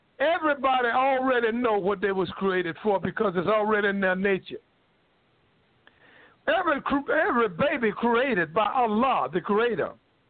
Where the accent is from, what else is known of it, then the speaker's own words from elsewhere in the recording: North Carolina, United States; I know a man in North Carolina. I'm from North Carolina.